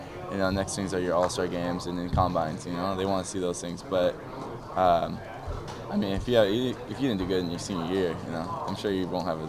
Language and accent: English; Fremont, United States; You know, I'm from Fremont.